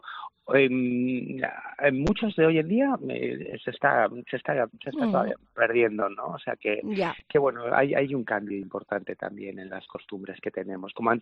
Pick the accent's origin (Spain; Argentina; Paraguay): Spain; Bilbao, Basque Country; Yo es que soy de aquí, de Bilbao